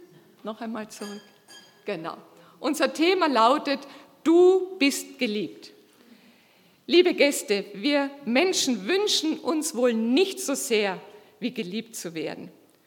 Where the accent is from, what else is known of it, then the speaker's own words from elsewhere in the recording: Carinthia, Austria; now in Germany; Also ich bin eine Österreicherin, eine Kärntnerin. Ja, und dann wird man so gefragt, wie kommt denn eine Kärntnerin nach Deutschland?